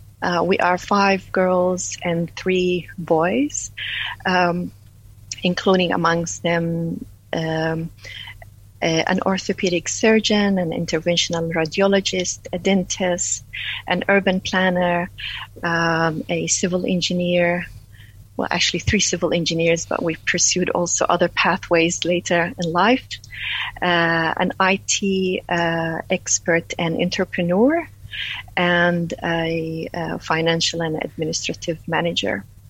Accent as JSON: {"language": "English", "country": "Palestine", "lives_now": "Dunedin, New Zealand", "said": "And I am Palestinian from Palestine. And currently living in Otipoti, in New Zealand, Dunedin, New Zealand."}